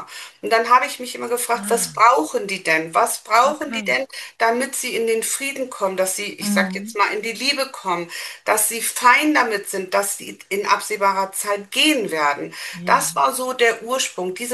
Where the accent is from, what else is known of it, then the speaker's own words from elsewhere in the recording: Hamburg, Germany; Ich bin Hamburgerin, aber ich wohne nicht mehr in Hamburg. Ich wohne ein bisschen außerhalb.